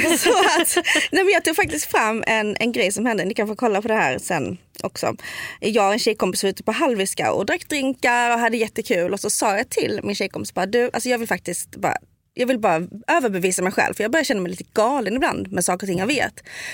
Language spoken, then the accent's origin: Swedish; Skåne, Sweden; accent: Scanian; jag kommer verkligen sticka ut för jag pratar skånska.